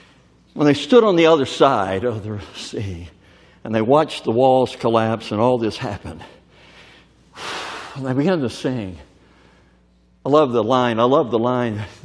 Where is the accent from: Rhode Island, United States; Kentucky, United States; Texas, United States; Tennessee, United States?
Kentucky, United States; And that reminds me. I grew up in Kentucky.